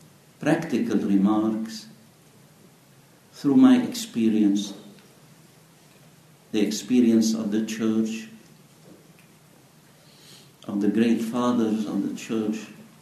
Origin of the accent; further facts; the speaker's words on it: Lebanon; first language Arabic; English is a second language; I will try to speak with you with this poor English and my poor accent, because in my childhood, beside the Arabic language, I had the French education. In Lebanon, we have the Arabic language and French, or the Arabic language and English.